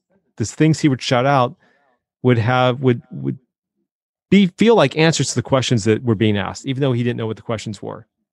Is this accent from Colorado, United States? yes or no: yes; Colorado, United States; I've done the ghost tour there, and I grew up in Colorado actually. So, always liked that place.